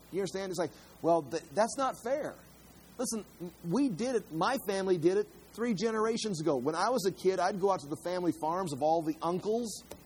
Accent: Germany; now in United States; We come from Germany. I came from Germany.

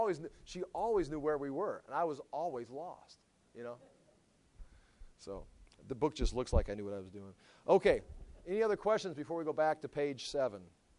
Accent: Iowa, United States; It's like, well, I'm from Iowa. Iowa? I know. And no, you don't know anything about Iowa.

